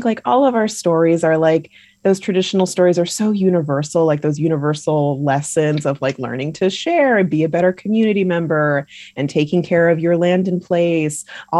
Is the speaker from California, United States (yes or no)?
yes; California, United States; as a Californian, I'm very lucky to have gone to all of our national parks that are so beautiful.